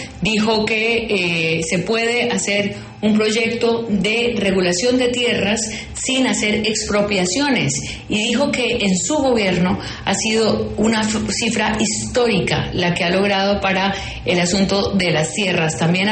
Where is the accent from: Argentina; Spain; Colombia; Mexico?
Colombia